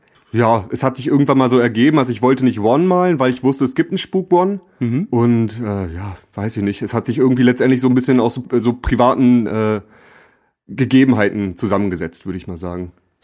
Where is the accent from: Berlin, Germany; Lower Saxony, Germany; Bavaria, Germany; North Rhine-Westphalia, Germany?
Lower Saxony, Germany; also ich bin im Umfeld von Hannover aufgewachsen, Anfang der 90er, auf dem Dorf. Bin dort geboren, quasi in der kleinen Provinz aufgewachsen, auch bis ich 15, 16 war, dann hat es mich schon eher nach Hannover verschlagen